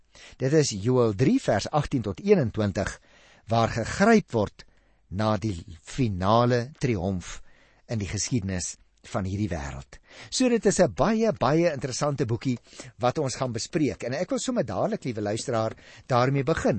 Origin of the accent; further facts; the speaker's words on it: Western Cape, South Africa; ek in die Boland groot geword het en daar kry mens mos nie regtig sprinkaanpla nie. Maar toe ek my eerste gemeente gekom het in Kroonstad, daar in Kroonenwil Noord